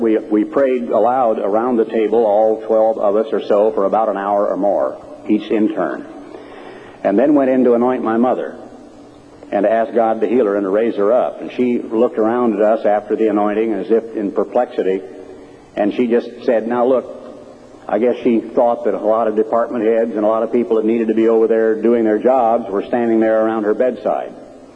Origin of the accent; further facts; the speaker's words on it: Oregon, United States; I'm an Oregonian. I grew up in Oregon during World War II, when for a time it looked like the United States might not survive.